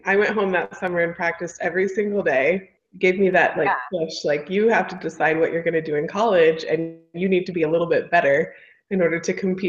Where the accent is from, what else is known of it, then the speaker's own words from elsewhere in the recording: Augusta, Georgia, United States; I grew up in Augusta, Georgia, and there aren't very many harpists there.